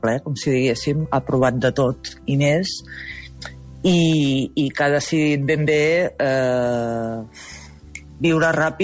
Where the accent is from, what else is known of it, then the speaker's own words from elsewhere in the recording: Girona, Catalonia, Spain; jo soc de Girona i quan veig a Barcelona soc molt tranquil·la